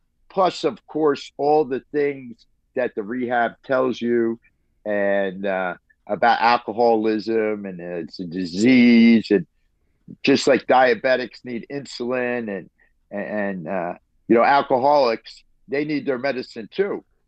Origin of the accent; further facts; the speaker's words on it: New Jersey, United States; which is pretty wide known here in Jersey, New Jersey. I'm from New Jersey